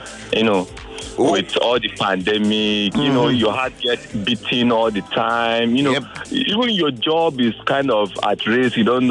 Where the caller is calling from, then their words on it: Lekki, Lagos, Nigeria; from Lekki.